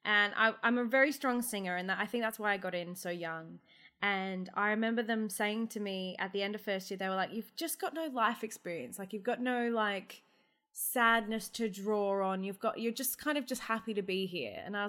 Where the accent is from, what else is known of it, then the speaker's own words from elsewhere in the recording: Wagga Wagga, New South Wales, Australia; now in Melbourne, Australia; I didn't know like until I moved to Melbourne because I grew up in Wagga Wagga, which is the teen pregnancy capital of Australia.